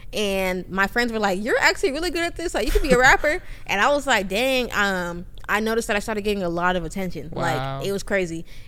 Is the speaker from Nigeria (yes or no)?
yes; Nigeria; I'm from Nigeria.